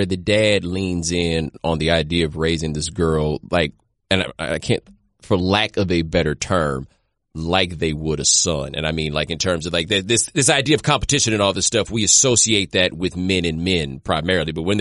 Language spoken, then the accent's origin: English; Houston, Texas, United States; I grew up in Houston. My mom was from Oklahoma City.